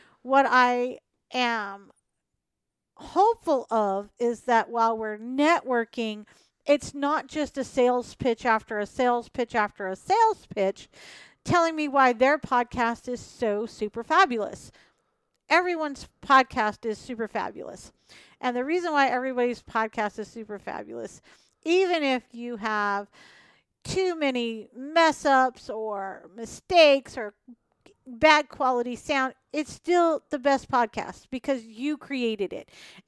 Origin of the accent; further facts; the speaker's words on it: California, United States; also born or lived in Oklahoma; And that says a lot because I am from California, and I do like my Cali barbecue